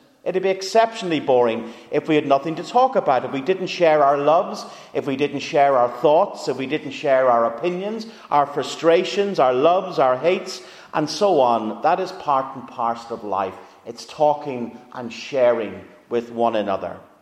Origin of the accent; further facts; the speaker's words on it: Ireland; If we're Irish, we talk about the weather.